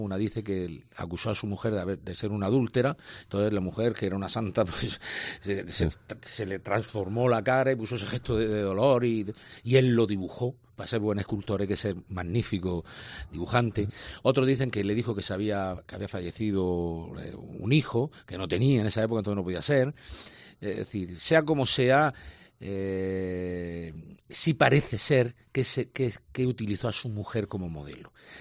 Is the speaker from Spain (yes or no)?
yes; Region of Murcia, Spain; donde se puede hablar de nuestra historia, de nuestras tradiciones, de todo aquello que nos conforma como murcianos